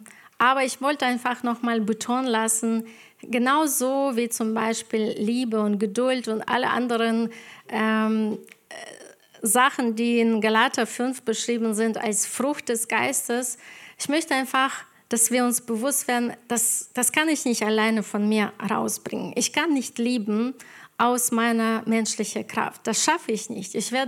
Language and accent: German; Ukraine; German is a second language; now in Germany; Und ich komme aus der Ukraine. Vor 20 Jahren kam ich hierher und ich habe kein Deutsch gewusst und hier habe ich Deutsch gelernt